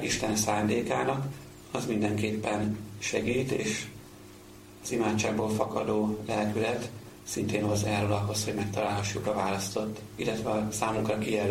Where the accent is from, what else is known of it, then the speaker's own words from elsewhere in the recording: Jánosháza, Vas, Hungary; Valóban János házáról származom, szüleim és anyai nagymamám jelenleg is ott élnek.